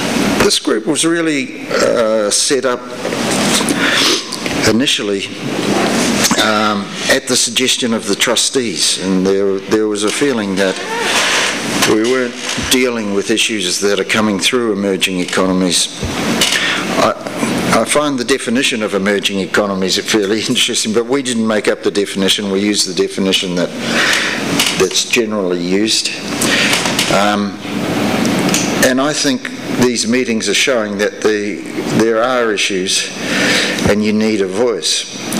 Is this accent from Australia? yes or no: yes; Australia; I'm biased from Australia.